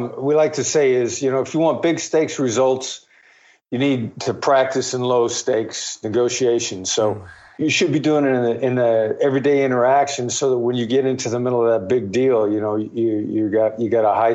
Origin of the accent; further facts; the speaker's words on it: Iowa, United States; And, you know, I grew up in Iowa. I'm a small town boy from Iowa.